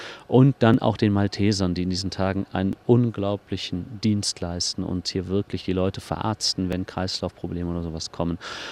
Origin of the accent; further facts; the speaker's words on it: Cologne, North Rhine-Westphalia, Germany; Das sind wir Kölner sowieso